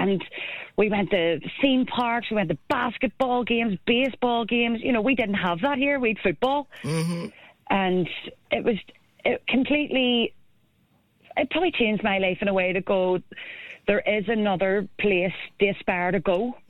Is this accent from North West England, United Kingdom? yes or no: no; Belfast, Northern Ireland, United Kingdom; So I'm from East Belfast